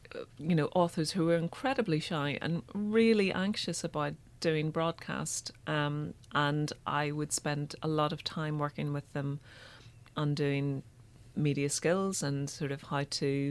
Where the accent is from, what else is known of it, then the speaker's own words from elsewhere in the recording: Northern Ireland, United Kingdom; you might have, you know, heard in my accent that, like Paul, I'm from Northern Ireland